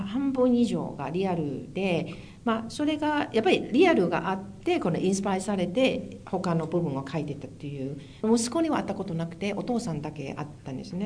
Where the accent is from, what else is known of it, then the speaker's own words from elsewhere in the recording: Hong Kong; 自分は香港で生まれたから香港に育ってたから、まあ、その庶民生活もよくしてるし